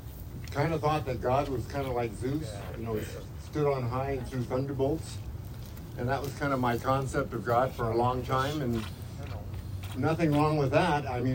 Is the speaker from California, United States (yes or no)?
yes; Chino, California, United States; Oh, let's see, 70 years ago, if the wind was right, you probably smelled my hometown, Chino. I grew up in Chino.